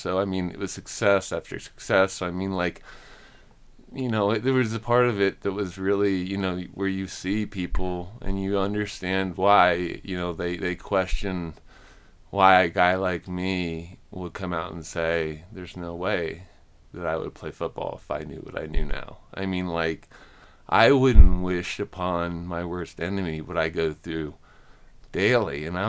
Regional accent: Midwest, United States; growing up in the Midwest is football country.

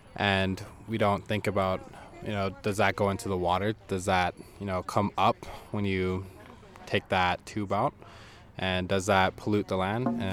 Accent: North Dakota, United States; I come from the Ojibwe and Dakota Nations in North Dakota, and I'm a water protector.

